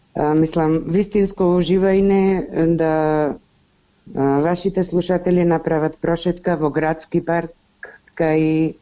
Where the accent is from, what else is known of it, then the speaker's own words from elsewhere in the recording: Prilep, Pelagonia, North Macedonia; од Прилеп.